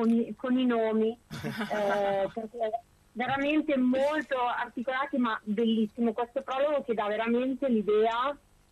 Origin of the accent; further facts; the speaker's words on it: Ostuni, Apulia, Italy; Il paese in particolare è Ostuni, la città bianca, il mio paese di origine